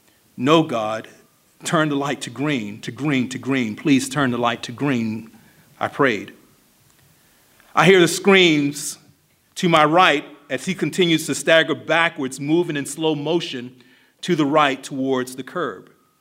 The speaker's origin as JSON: {"language": "English", "town": "Baltimore", "region": "Maryland", "country": "United States", "tie": "born or raised there", "said": "after witnessing a tragedy in Baltimore, my hometown, a town that I love, still love."}